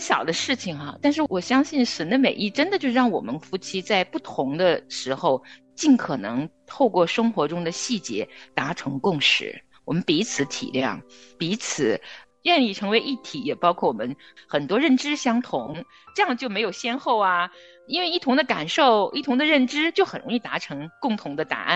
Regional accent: Hebei, China; 是因为我从小在河北大平原长大。

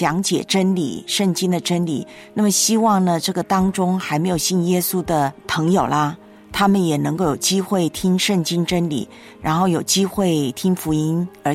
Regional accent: Taiwan; 就像台湾，我的老家

